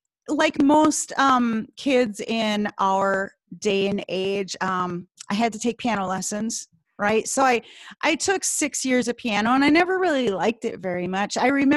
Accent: Minnesota, United States; Well, you're right. I'm born and raised in Minnesota.

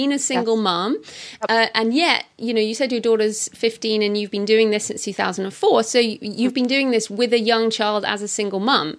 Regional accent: United Kingdom; accent: British; I mean, I've got a nice British accent. Why is my accent a problem?

